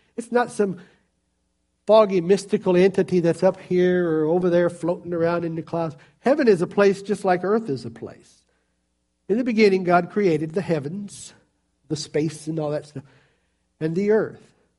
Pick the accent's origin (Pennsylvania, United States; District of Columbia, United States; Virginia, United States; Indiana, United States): Virginia, United States; When I grew up in Virginia, a rod and a staff meant you're going to get a whooping.